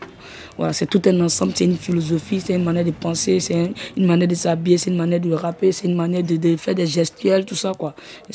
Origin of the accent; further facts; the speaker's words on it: Côte d’Ivoire; Parce que je suis ivoirienne et tout le monde se retrouve dans le Nouchi.